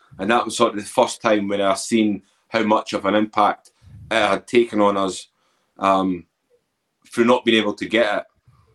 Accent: Edinburgh, Scotland, United Kingdom; Yeah, so I'm from Edinburgh. You know, I come from a big family.

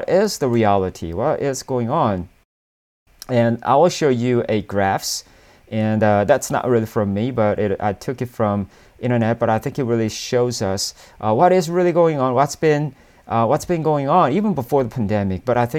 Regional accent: South Korea; I'm from Asia, I'm from South Korea

